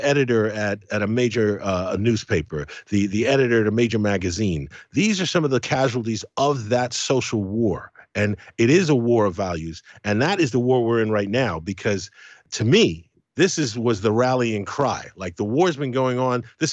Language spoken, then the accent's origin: English; United Kingdom; because I'm Caribbean, I'm British, I've got mixed blood in me.